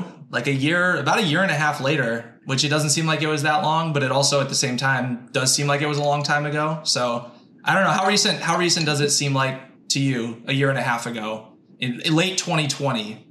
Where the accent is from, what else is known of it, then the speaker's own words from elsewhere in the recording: Iowa, United States; I know it's nuts in like the Chicago suburb area, and then also where I grew up in Iowa.